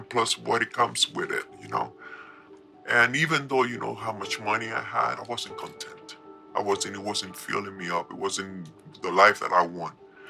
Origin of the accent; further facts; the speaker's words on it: New York, United States; Now I was raised in New York.